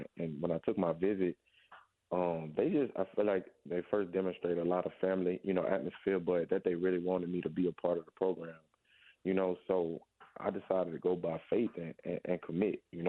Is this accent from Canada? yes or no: no; Baton Rouge, Louisiana, United States; just because I'm from Baton Rouge that I jumped. But, I've been here my whole life